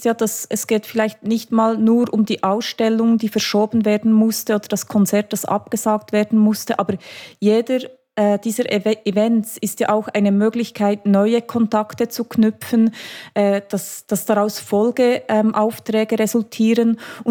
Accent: Switzerland; Jedenfalls bei uns in der Schweiz mussten wir uns wahrscheinlich vorher nicht überlegen, ob wir am Ende des Monats die Miete bezahlen können

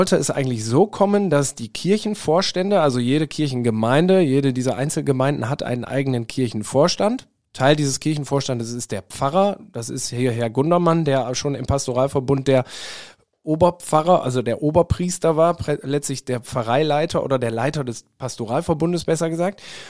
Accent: North Rhine-Westphalia, Germany; ich war tatsächlich mal Messdiener in meiner Jugend im Münsterland.

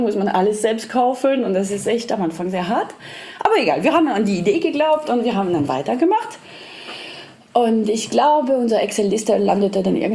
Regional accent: Lyon, Auvergne-Rhône-Alpes, France; German is a second language; Ich bin aus Lyon, das ist die Hauptstadt der Gastronomie. Da esse ich schon seit meiner Kindheit eigentlich total gern alles Mögliche

